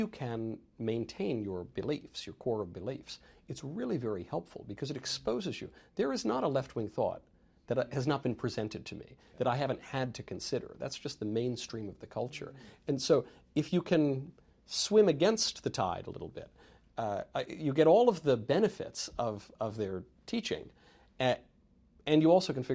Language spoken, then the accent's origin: English; New York, United States; I did. I would go. I grew up in New York, yeah. So I would go see Broadway or different, you know, shows, regional, and I really enjoyed it.